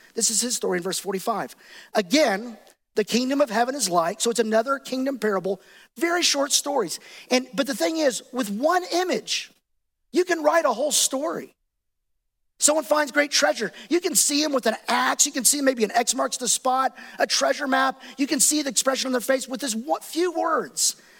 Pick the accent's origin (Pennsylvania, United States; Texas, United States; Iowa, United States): Texas, United States; Dallas; I grew up in Dallas. It was part of my childhood. It was part of my high school experience.